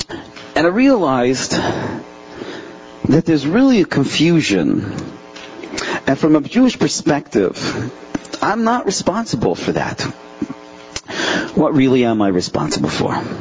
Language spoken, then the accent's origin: English; Toronto, Ontario, Canada; I'm from Ontario, Toronto, but North Ontario?